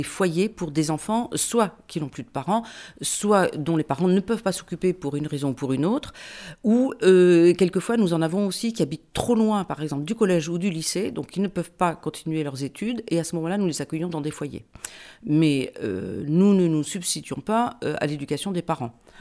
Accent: France; Et en tant que Français, nous envoyons aussi une soixantaine de jeunes tous les ans

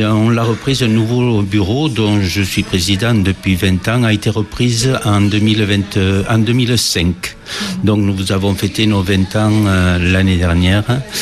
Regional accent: Italy; now in France; Italo, puisqu'on vient de l'Italie, la Gascogne, parce qu'on est arrivé en Gascogne.

